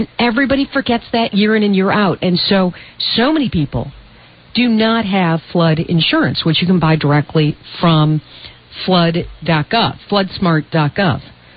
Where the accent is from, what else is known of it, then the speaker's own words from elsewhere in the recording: United States; But as an American, this is one thing that you can do to be counted.